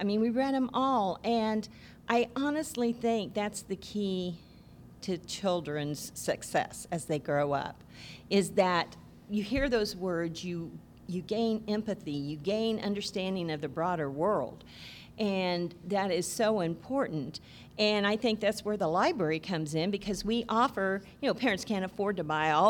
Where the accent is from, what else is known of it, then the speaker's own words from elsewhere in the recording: Coffeyville, Kansas, United States; I'm Coffeyville, Kansas.